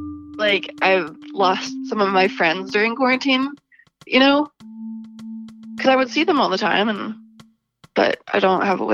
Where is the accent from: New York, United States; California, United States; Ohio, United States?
Ohio, United States; Cincinnati; I'm from Cincinnati, Ohio. I'm a bartender.